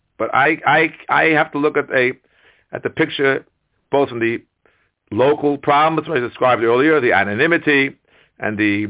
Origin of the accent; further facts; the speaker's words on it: United States; I'm speaking as an American rav